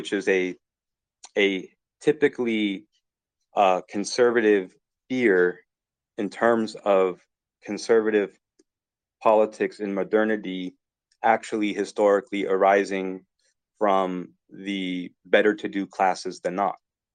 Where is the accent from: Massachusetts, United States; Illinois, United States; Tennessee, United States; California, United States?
California, United States; Los Angeles; Like, I'm from Los Angeles, and a lot of my friends were doing things in different parts of Hollywood as well.